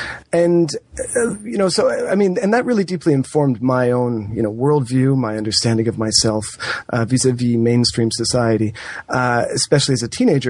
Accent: Toronto, Ontario, Canada; I grew up in Toronto, and I was born in the late 70s, though.

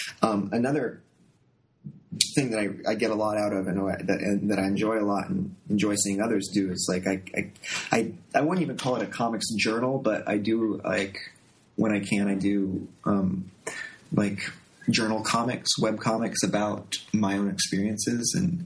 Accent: Indiana, United States; growing up in Indiana, I could draw comics to entertain my friends

